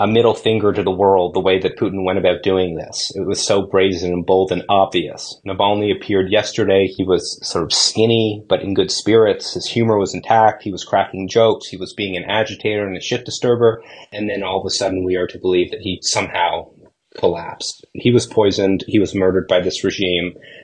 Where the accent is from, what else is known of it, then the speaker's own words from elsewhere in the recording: Toronto, Ontario, Canada; I grew up in Toronto. I don't speak a word of Russian. I've never been to Russia.